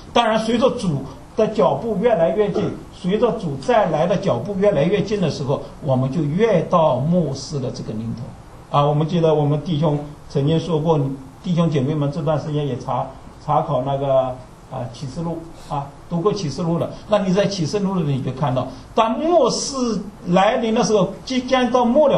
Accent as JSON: {"language": "Chinese", "country": "China", "lives_now": "United States", "said": "或者呢特别我们是从大陆来的一些弟兄姐妹们"}